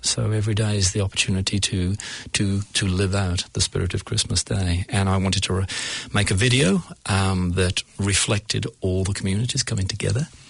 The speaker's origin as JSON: {"language": "English", "region": "England", "country": "United Kingdom", "lives_now": "New Zealand", "said": "As an English person, I've seen a fair bit of terrorism down the years"}